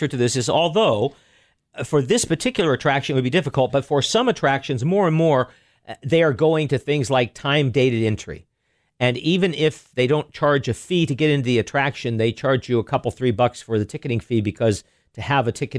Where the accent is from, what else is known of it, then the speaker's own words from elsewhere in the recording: Sacramento, California, United States; But of course, we're all from Sacramento, and we were coming back here for 2 weeks of ick or 2 months of ick.